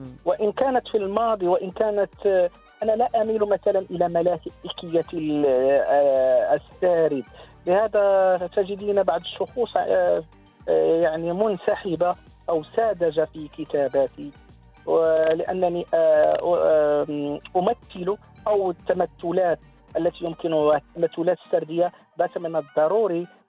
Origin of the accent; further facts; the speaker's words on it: El Jadida, Casablanca-Settat, Morocco; يعني مؤخرا زرت دكالة لكن لم تبقى مدينتي كما كانت، خاصة المدينة الجديدة عاصمة دكالة